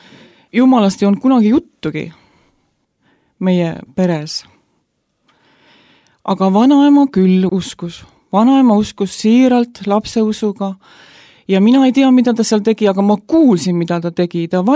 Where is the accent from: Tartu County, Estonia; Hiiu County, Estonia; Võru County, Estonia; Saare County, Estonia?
Tartu County, Estonia; Tartu; Ma olen Tartust, ma olen elusõnakogudusest ja nüüd juba ligi 30 aastat usklik